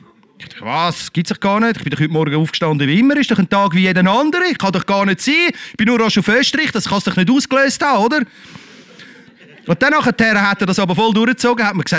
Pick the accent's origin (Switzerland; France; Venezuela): Switzerland; Zurich; also born or lived in Lucerne; Aber ich bin Schweizer, obla, von Luzern. Ne? Also ursprünglich Luzern, ursprünglich. Ich habe in Zürich aufgewachsen.